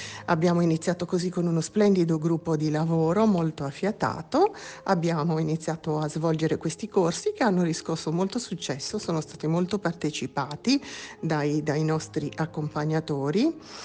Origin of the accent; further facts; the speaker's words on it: Savona, Liguria, Italy; vengo da Savona